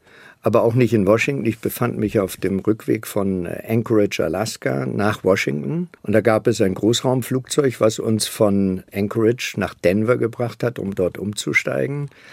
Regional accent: Germany; weil um 12 Uhr musste ich als Westdeutscher mit meinem Pass raus.

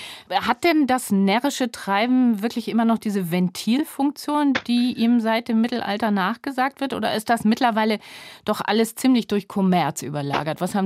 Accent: Hamburg, Germany; Ja, ich komme aus Hamburg

